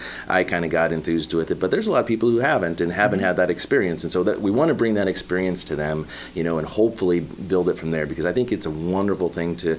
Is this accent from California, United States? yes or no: no; North Platte, Nebraska, United States; And I grew up in North Platte, so I'm not I haven't had a lot of ice experience.